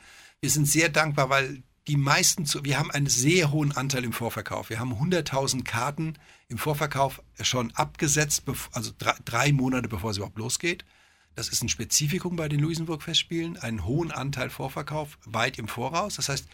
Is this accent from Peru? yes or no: no; Northern Germany, Germany; Als Norddeutscher kann einem so ein Lapsus mal passieren.